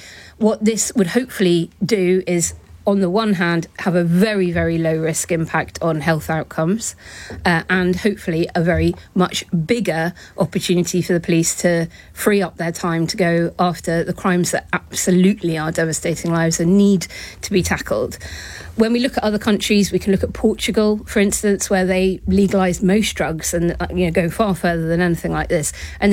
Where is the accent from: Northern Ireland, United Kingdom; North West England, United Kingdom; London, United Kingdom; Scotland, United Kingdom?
London, United Kingdom; they would be freed up to tackle the things that I, as a Londoner, do really care about